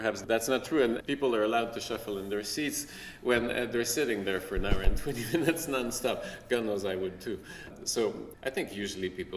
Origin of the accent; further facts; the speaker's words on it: Quebec, Canada; So being Canadian, I guess I'm a Quebecer.